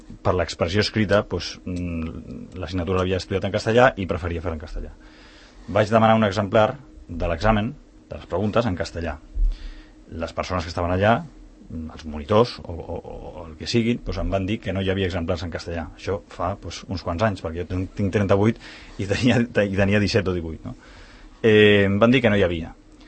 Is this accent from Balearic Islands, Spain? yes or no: no; Catalonia, Spain; perquè sóc català. He estudiat a Catalunya, he nascut aquí, la meva família porta aquí pues, uns quants segles.